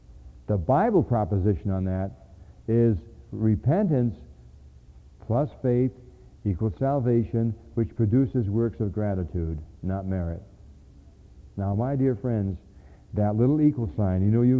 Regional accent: New England, United States; Sorry, I'm from New England. We're going to eat shrimp.

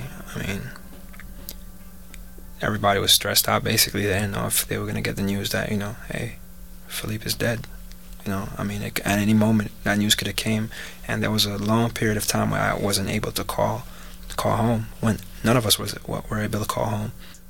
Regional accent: New York, United States; also born or lived in Haiti; And even though I was born in Haiti, I was raised in New York from the age of 5. All I know is America, you know. I don't know Haiti.

